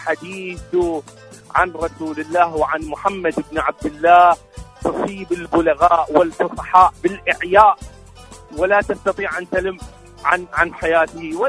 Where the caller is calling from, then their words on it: Iraq; من العراق، شكرا جزيلا لك.